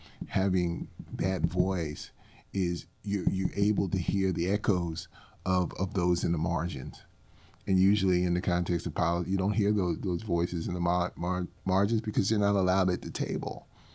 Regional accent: New Jersey, United States; now in Texas, United States; Yeah, I'm from New Jersey. Yeah, I don't know what God had on his mind to have me in Texas, yeah. but Texas is my home now.

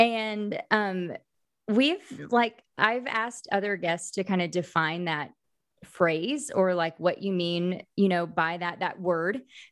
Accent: United States; I would say it's been my experience as an American student, especially

